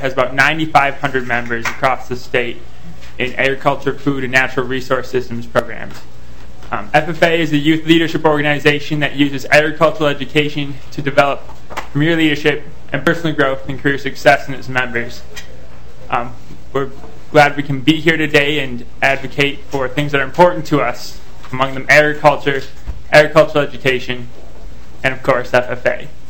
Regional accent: Forest Lake, Minnesota, United States; Madam Chair, I'm originally from Forest Lake

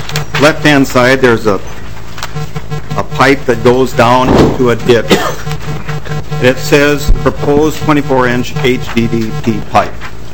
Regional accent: Wheaton, Minnesota, United States; from Wheaton, Minnesota.

